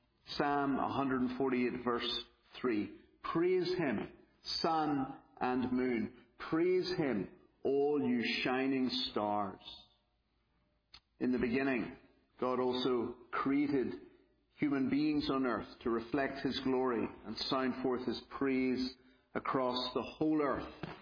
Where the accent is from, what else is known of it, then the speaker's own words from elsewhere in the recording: Belfast, Northern Ireland, United Kingdom; No, I'm from Belfast, Northern Ireland, so hence the accent.